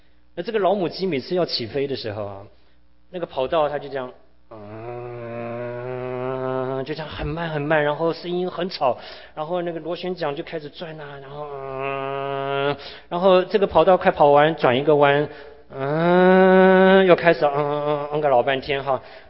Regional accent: Tainan, Taiwan; 那个我小的时候在台湾台南，那台南呢靠近大林糖厂那边有一个机场，

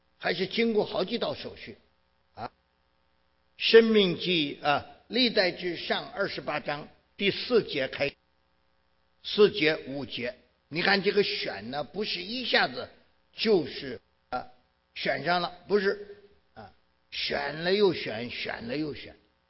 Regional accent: Tianjin, China; 在我们天津话北方说叫肚脐眼儿

